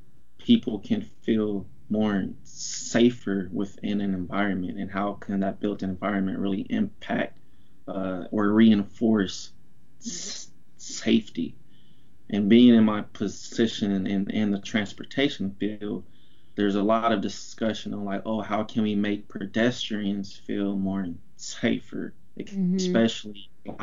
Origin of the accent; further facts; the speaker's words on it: Portland, United States; And I was gone from Portland for about 9 years after high school. So it's like, once I moved back about 5 years ago, I just really wanted to, you know, find ways to really give back to the community that I'm from.